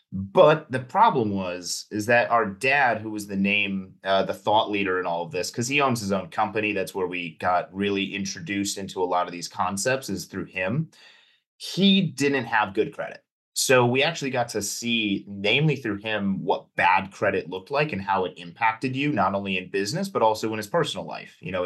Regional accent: New England, United States; because we grew up in New England

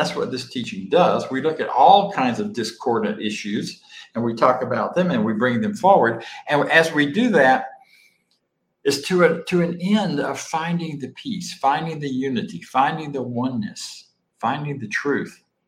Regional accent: Florida, United States; I grew up in Florida.

